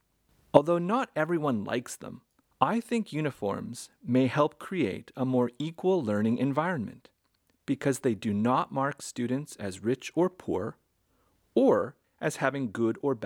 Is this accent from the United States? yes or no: no; Western Canada, Canada; when I was growing up in Western Canada, this was an uncommon sight.